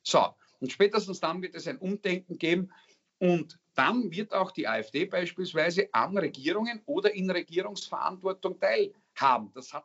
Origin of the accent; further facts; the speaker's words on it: Styria, Austria; in meinem Heimatbundesland Steiermark